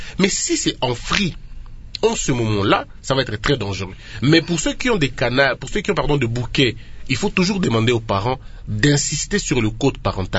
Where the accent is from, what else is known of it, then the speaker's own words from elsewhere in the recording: DR Congo; Nous sommes Congolais, nous sommes Bantous, nous avons nos cultures